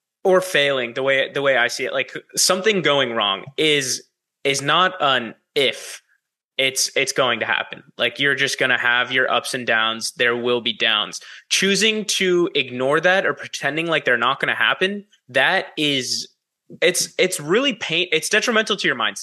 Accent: San Diego, California, United States; first language es; English is a second language; also born or lived in Houston; It is what both my parents are immigrants, and they knew Spanish more than English when we lived back in Houston, and they would just only talk to me in Spanish. And when I moved to San Diego

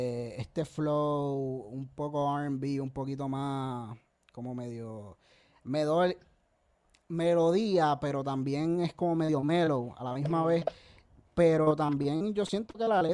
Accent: Levittown, Puerto Rico; Tú sabes, yo soy de Levittown y no te pierdes mucho, en verdad.

